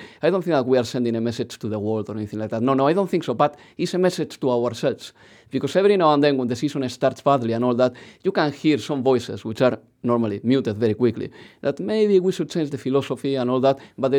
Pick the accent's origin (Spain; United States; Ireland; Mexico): Spain; Bilbao, Basque Country; even when I was born in Bilbao and I was growing